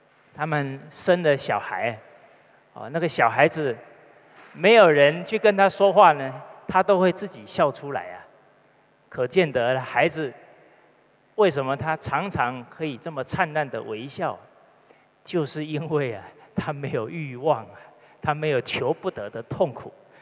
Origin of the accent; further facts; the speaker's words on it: Fujian, China; 我们福建话叫问导游啊